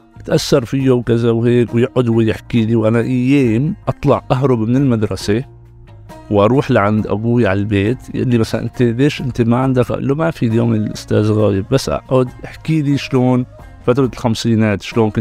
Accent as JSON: {"language": "Arabic", "town": "Aleppo", "region": "Aleppo Governorate", "country": "Syria", "said": "الخط الواصل بين الشرق وبين الغرب كانت حلب. يعني للأسف بقي منا الذكريات هلأ حاليا"}